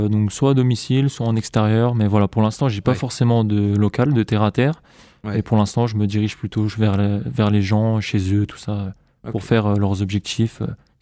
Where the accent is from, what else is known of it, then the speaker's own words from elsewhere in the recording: Grand Est, France; je viens aussi des Vosges de base. Et du coup, je travaille en fait un petit peu dans les Vosges et un petit peu sur Nancy.